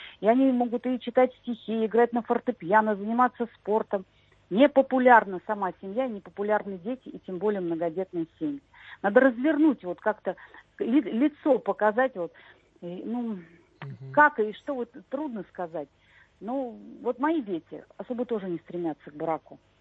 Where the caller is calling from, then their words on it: Moscow Oblast, Russia; Я звоню из Подмосковья